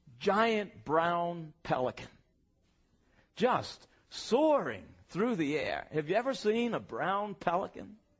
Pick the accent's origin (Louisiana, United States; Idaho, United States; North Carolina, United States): Louisiana, United States; When I was a little boy growing up in Louisiana, every summer we'd go out to the beach on the golf.